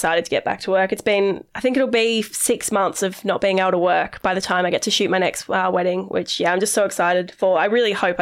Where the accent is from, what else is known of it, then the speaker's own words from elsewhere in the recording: Coffs Harbour, New South Wales, Australia; I was born in Coffs Harbour. I lived there till I was six with my mum and dad and my two brothers.